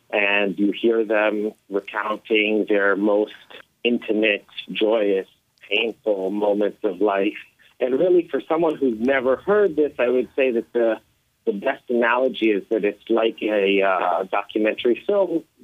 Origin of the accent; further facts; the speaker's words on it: Jerusalem, Jerusalem District, Israel; moved away as an adult; now in United States; and I was born in Jerusalem. I'm 35 years old, and I lived in Jerusalem my entire life